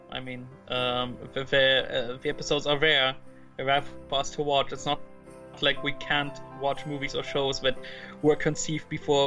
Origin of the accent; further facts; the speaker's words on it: Brunsbüttel, Schleswig-Holstein, Germany; now in Bayreuth, Germany; I just drove to my hometown Brunsbüttel for like just a few days because I have to organize some stuff.